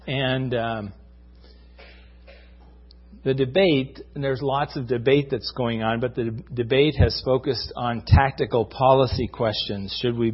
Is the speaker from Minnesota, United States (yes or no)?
no; Seattle, Washington, United States; So I grew up in Seattle. I grew up in West Seattle, and it was a great place to live.